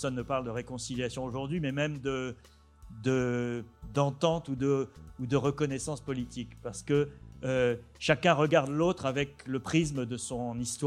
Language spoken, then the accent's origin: French; Tunis, Tunis Governorate, Tunisia; born there; moved away; Moi, je suis d'une famille juive. Je suis né à Tunis. Ma famille est venue ici et j'ai une partie de ma famille qui vit en Israël.